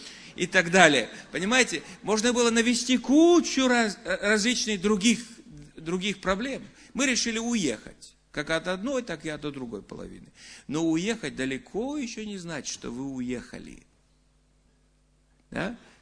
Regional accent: Estonia; Я вырос не в деревне, я вырос в городе, я вырос в Эстонии, совсем недалеко от Санкт-Петербурга.

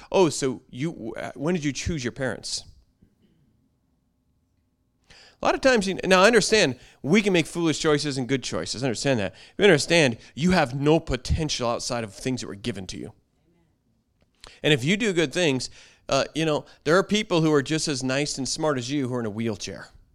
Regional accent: United States; And realize, Lord, thank you, I was brought up in America.

